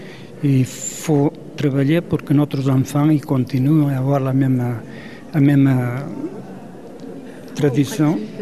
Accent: Portugal; French is a second language; now in Foix, France; j'habite Foix sur Ariège et je suis portugais. Il y a 40 ans que j'arrive en France, j'arrive en 76 et je me considère déjà plus français que portugais.

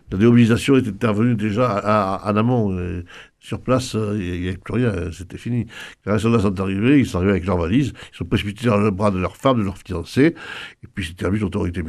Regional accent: Occitanie, France; Et il n'y avait pas, d'ailleurs, chez moi, en Ariège, il n'y avait pas ce type de paysage, ça n'existe pas.

